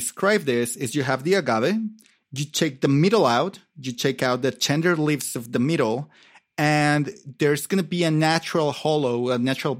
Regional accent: Mexico City, Mexico; also born or lived in Oaxaca; I grew up in Mexico City, right?

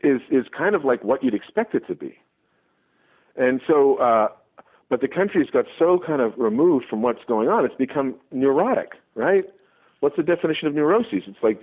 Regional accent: Canada; also born or lived in Australia; I'm Canadian and Australian in my nationality, and as a non-American, which I think informs all my writing and all my reporting

